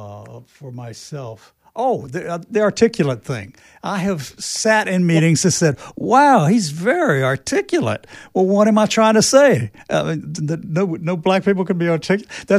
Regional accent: the South, United States; since I was born in the South, born and raised in the South.

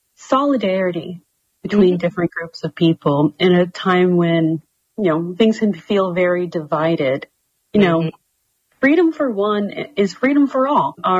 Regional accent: Bradenton, Florida, United States; I grew up in Bradenton.

